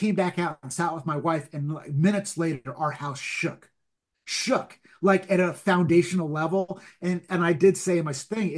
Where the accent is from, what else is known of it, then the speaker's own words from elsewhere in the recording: Altadena, California, United States; very close to where I grew up in Eaton Canyon, right off Altadena Drive. And I practically grew up in that Arco station